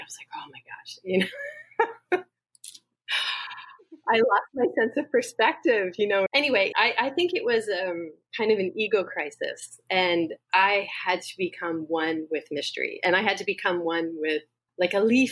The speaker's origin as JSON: {"language": "English", "region": "East Coast", "country": "United States", "tie": "born or raised there", "said": "So I grew up on the East Coast, and I went to school on the West Coast."}